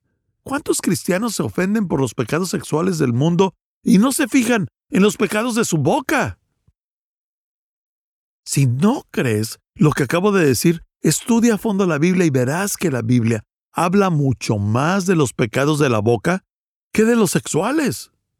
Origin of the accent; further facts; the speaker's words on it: Redwood Valley, California, United States; crecí en Mendocino, ahí por las secuoyas, en el pequeño pueblo llamado Redwood Valley.